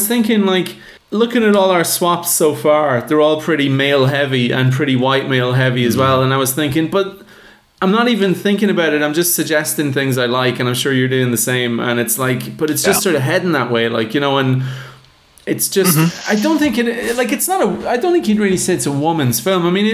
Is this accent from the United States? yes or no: no; Ireland; as an Irish person, I feel like I should say Morin